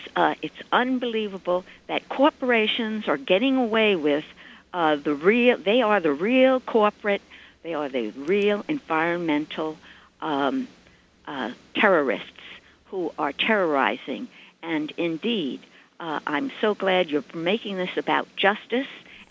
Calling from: Brookhaven, New York, United States; I'm calling from Suffolk County, Long Island, and I'm calling from the working-class town, a white, mostly white, working-class town of Brookhaven Town

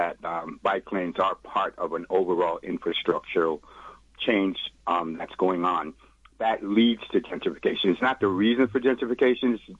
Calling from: Brooklyn, New York, United States; I'm calling from Brooklyn.

